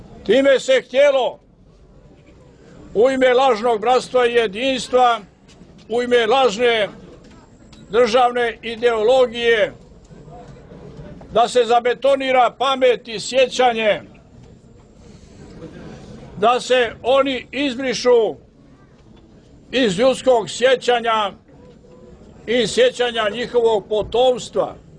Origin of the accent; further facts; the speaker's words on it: Nikšić, Nikšić Municipality, Montenegro; Kod mene u Nikšiću, u Nikšićkom kraju, u mom zavičaju, imaju još dvije neotvorene jame.